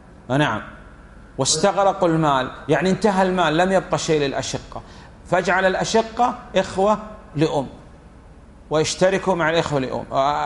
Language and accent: Arabic; Saudi Arabia; وهذا الذي عليه العمل عندنا في المملكة العربية السعودية في القضاء في قسمة التركات